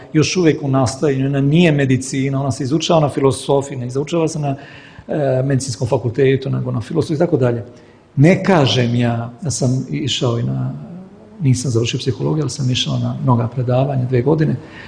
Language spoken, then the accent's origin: Serbian; Serbia; Pomalo glasnije raspravljamo, mi smo Srbi takvi.